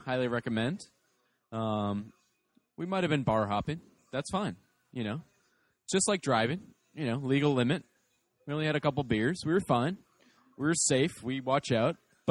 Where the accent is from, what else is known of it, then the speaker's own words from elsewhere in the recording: Needham, Massachusetts, United States; now in San Francisco, United States; I grew up in Boston, outside of Boston, in Needham.